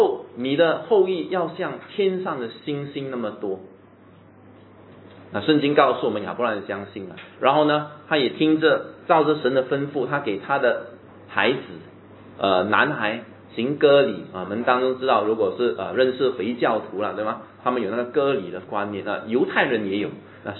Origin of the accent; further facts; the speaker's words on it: Singapore; 我们身为新加坡人的那种价值观